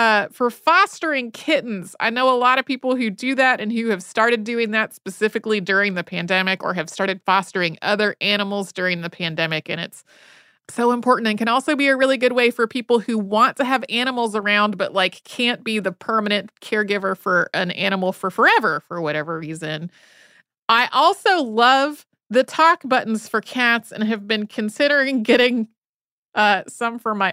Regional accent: Massachusetts, United States; moved away as an adult; now in North Carolina, United States; I'm a masshole who now lives in North Carolina, so Tracy and I pretty much swapped locations. I grew up near Cape Cod, but went to graduate school at Emerson in Boston

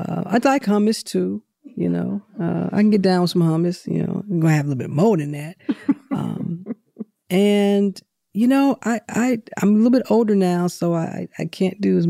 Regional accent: St. Louis, Missouri, United States; So, yeah, I'm a simple gal. You know, I'm from St. Louis. I like barbecue.

